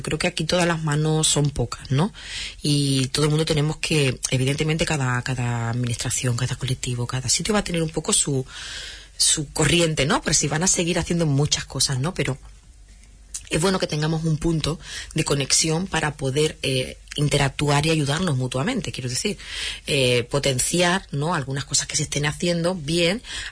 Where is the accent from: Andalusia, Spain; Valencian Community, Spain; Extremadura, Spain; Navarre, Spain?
Andalusia, Spain; se trabaja sobre nuestra identidad como andaluza y andaluza